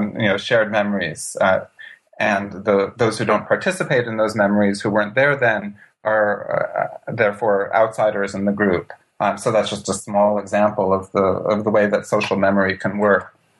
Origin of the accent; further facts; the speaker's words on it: New York, United States; But back to your question about my awareness growing up in New York, I don't think that I had much.